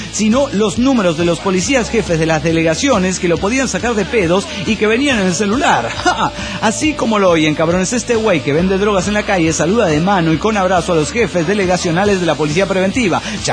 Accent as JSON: {"language": "Spanish", "region": "Mexico City", "country": "Mexico", "said": "del DF mexicano."}